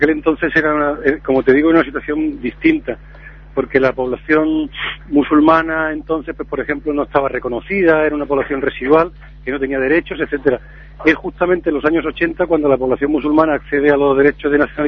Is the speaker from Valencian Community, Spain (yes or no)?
no; Melilla, Spain; born there; Yo le digo que yo soy nacido en Melilla, pero los que somos nacidos en Melilla, algunos por lo menos como yo, nos sentimos, nos invita a eso más a ser ciudadanos de todas partes.